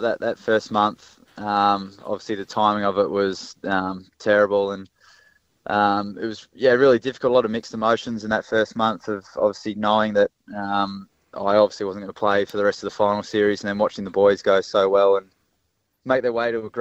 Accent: West Lakes, South Australia, Australia; I grew up in West Lakes, couple of minutes down the road from the footy club

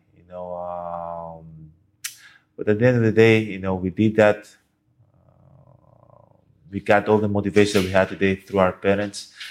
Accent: Greece; I was born and raised in Greece. So my parents came from Nigeria to Greece

